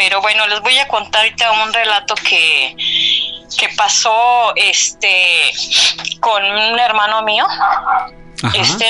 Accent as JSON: {"language": "Spanish", "town": "León", "region": "Guanajuato", "country": "Mexico", "lives_now": "Silao, Mexico", "said": "Bueno, somos de León, pero yo ya vivo aquí en Silao."}